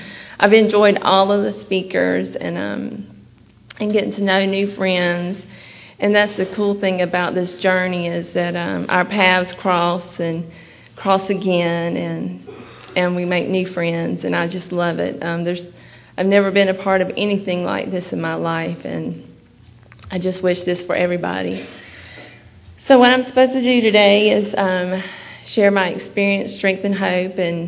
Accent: United States; I was born and raised in Bullock County, small town out in the country, to a family that we went to church every time the church doors were open

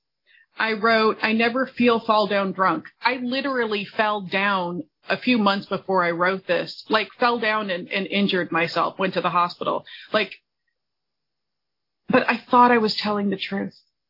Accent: Illinois, United States; I grew up in the Midwest, one of the little northwest suburbs of Chicago.

